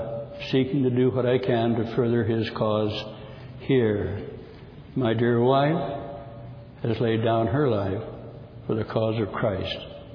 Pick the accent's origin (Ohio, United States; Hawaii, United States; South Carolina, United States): Ohio, United States; Findlay; he moved into what became my hometown in Findlay, Ohio, and built his retirement home.